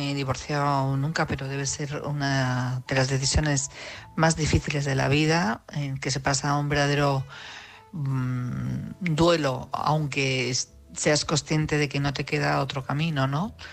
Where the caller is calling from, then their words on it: Madrid, Community of Madrid, Spain; de Madrid.